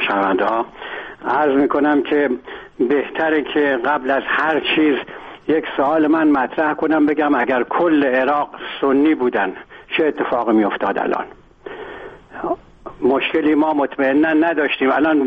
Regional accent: Iran; من خودم ایرانیم

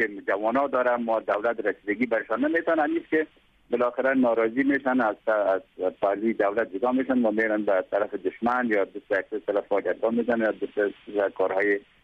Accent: Baghlan, Afghanistan; در ولایت ما پیشتر هم گفتم ولایت بغلان در مسیر رای 8 ولایت قرار داره.

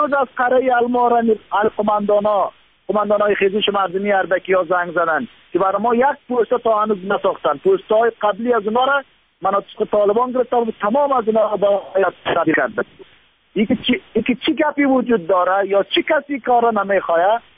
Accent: Faryab, Afghanistan; حالا ما میگم که فاریاب قدر اهمیت داره. خب ما از خاطر از این نمیگم که ولایت ما باشه.

